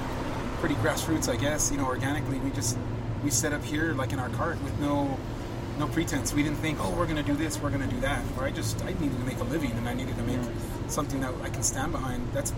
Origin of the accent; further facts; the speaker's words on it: Pico Rivera, California, United States; Yeah, born and raised. I was born here in Los Angeles, and I was raised in Pico Rivera.